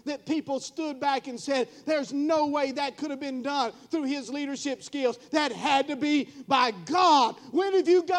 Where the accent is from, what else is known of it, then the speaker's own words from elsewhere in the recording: Georgia, United States; I'm not a smart man. I grew up in Northeast Georgia. I put a lot of quail on my plate.